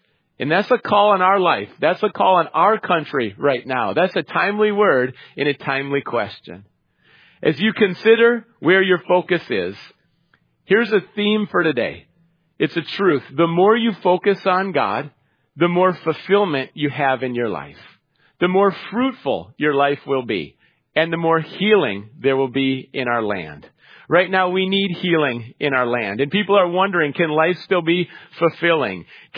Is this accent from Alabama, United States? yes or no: no; Minneapolis, Minnesota, United States; also born or lived in St. Paul; I grew up in Minneapolis and St. Paul, the Twin Cities, Minnesota